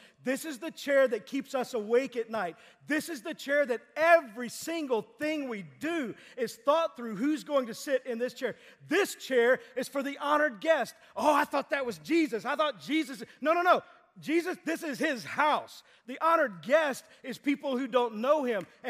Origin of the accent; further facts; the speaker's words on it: Texas, United States; I remember as a kid growing up in Texas, we would often go to my great-grandmother's house.